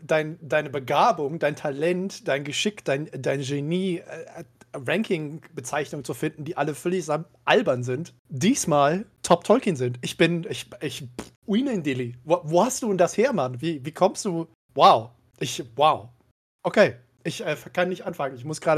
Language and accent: German; Cologne, North Rhine-Westphalia, Germany; born there; Also ich muss an dieser Stelle mal ganz kurz als gebürtiger Kölner, wie ja vielleicht einige wissen, da reingrätschen.